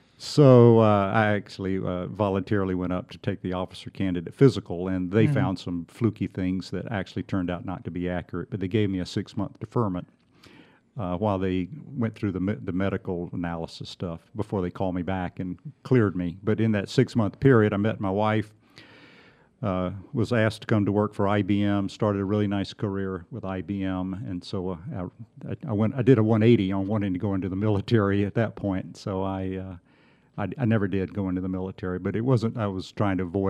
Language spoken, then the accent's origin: English; Alabama, United States; also born or lived in Florida; But I had grown up, I'm from South Alabama, and I'd also grown up on the panhandle of Florida.